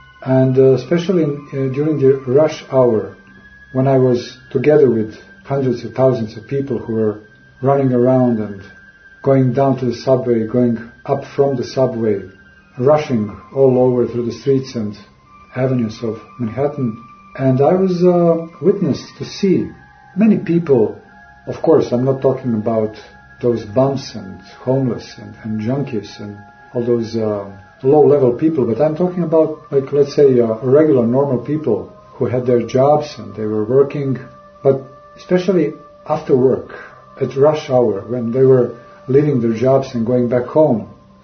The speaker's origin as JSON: {"language": "English", "region": "Belgrade", "country": "Serbia", "tie": "born or raised there", "also_born_or_lived": "New York City, United States", "moved": "as an adult", "said": "as I was leaving my home city of Belgrade in Serbia, almost in the same manner when I was now departing from New York City and leaving it behind me"}